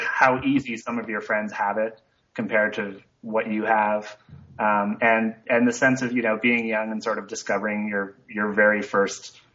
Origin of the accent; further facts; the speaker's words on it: Nova Scotia, Canada; growing up in Nova Scotia, which is very close to Maine